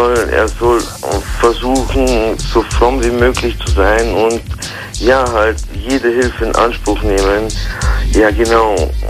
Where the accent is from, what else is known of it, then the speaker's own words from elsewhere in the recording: Bavaria, Germany; Ich komme aus Bayern und bin halt einfach auch ein bisschen religiös bei der Großmutter aufgewachsen.